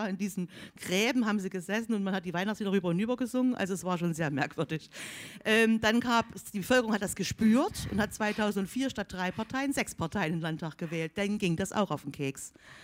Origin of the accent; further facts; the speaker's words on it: East Germany, Germany; Ich komme aus der ehemaligen DDR, ich bin Ossi, das unterscheidet mich genug von vielen anderen in Deutschland.